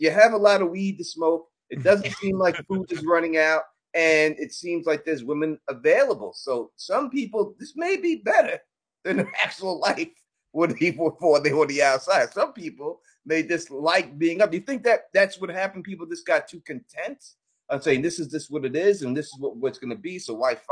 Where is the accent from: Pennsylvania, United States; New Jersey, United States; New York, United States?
New York, United States; Queens; I mean, I grew up in Queens, New York, you always have certain guys who fit one role.